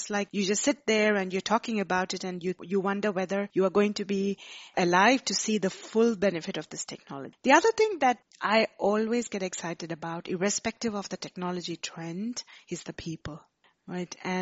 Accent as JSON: {"language": "English", "country": "India", "said": "Every time I go back to my home country, India, I always think about what can I give back."}